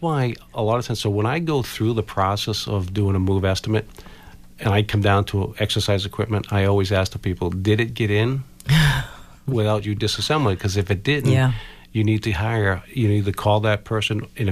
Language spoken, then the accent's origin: English; Weymouth, Massachusetts, United States; I go down to my local store in Weymouth. I'm from Weymouth.